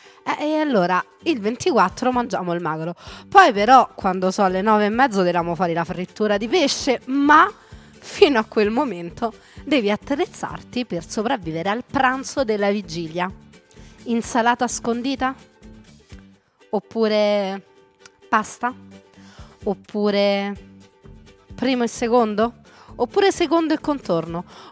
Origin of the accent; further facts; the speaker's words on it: Rome, Lazio, Italy; siamo romani